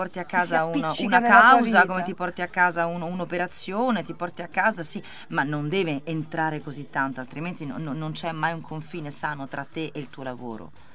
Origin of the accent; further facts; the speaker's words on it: Rome, Lazio, Italy; avendo io vissuto, non sono nata a Roma, ma sono cresciuta a Roma da quando ero proprio bebè o da quando ero ragazzina.